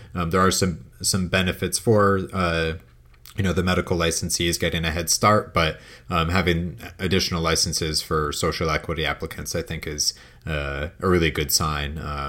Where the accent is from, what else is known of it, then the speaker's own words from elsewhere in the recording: Connecticut, United States; Yeah, and it does bleed up to my home state of Connecticut as well